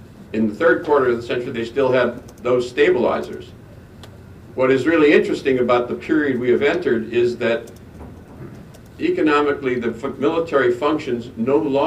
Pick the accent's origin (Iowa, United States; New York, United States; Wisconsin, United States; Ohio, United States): Wisconsin, United States; Racine; I'm from Racine, so. So I had a whole lot of nostalgia when I walked down the street around here